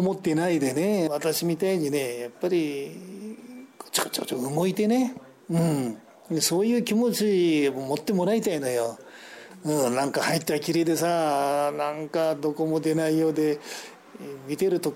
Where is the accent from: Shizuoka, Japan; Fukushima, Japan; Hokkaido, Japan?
Fukushima, Japan; Naraha; それで、まあ、生まれ故郷の楢葉の方に親父の介護しながら帰ってきたわけよ